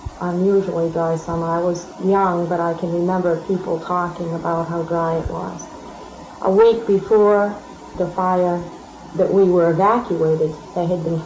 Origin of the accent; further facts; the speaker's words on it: Bangor, Maine, United States; born there; also born or lived in Bar Harbor; No, we moved from Bangor to Bar Harbor. We were born in Bangor, and my mother grew up in South Brewer.